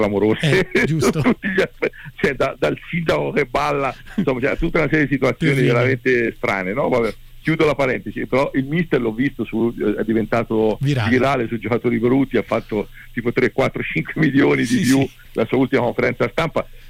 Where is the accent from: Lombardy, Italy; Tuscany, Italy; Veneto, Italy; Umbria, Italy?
Tuscany, Italy; accent: Tuscan; io sono toscano, parlo spagnolo con l'accento toscano